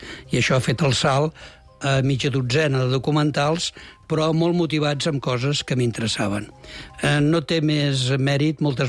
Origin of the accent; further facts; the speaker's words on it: Vic, Catalonia, Spain; Jo sóc de Vic, mai havia viscut a Barcelona, però tenia molt clar que volia viure prop del mar